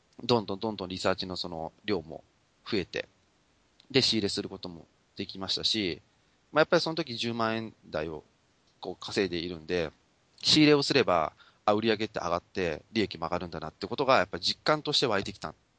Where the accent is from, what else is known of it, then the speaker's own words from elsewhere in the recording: Nagoya, Aichi, Japan; moved away as an adult; now in Shizuoka, Japan; 大学まで名古屋にいたんで、